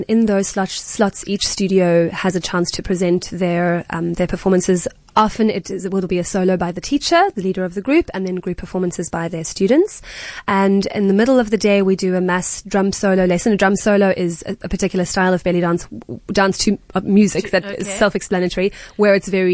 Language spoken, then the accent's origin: English; Knysna, Western Cape, South Africa; I grew up in Knysna, so a total hippie, but didn't even know that there was such a thing as belly dancing until I came to Cape Town.